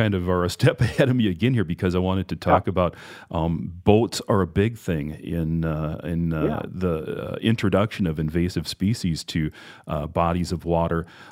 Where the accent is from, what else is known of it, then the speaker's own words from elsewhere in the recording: Pierre, South Dakota, United States; Another thing about growing up in Pier is I remember some of those river carp would show up smoked on the shelves of the grocery store